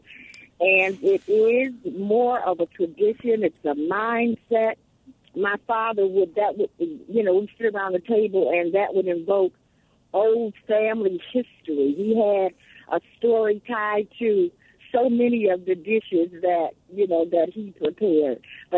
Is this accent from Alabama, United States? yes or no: yes; Birmingham, Alabama, United States; I was just telling the person who answered the phone that my experience, I grew up in Birmingham, Alabama